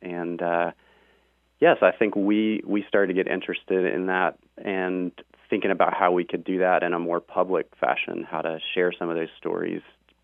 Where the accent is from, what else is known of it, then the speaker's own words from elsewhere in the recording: Alabama, United States; also born or lived in Atlanta; Yeah, so I grew up in Alabama on the Gulf Coast and lived most of my life in the South and moved here about 5 years ago from Atlanta, Georgia.